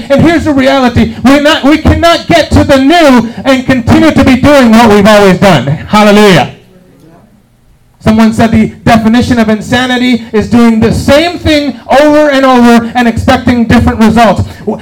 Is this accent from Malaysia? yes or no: no; Puerto Rico; This is back in Puerto Rico. And you say, Pastor, where are you from? What are you Puerto Rico, the ocean, not Charlotte Beach.